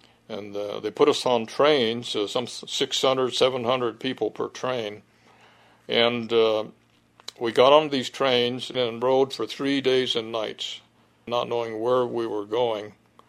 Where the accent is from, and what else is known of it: San Francisco, California, United States; born there